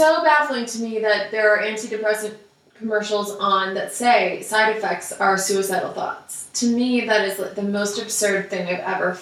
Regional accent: United States; And so, you know, for me, growing up in America, I did always question

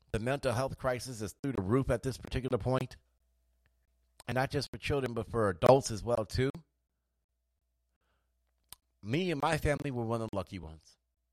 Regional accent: United States; Funny thing about being an American is we're kind of a little rebellious by our very nature.

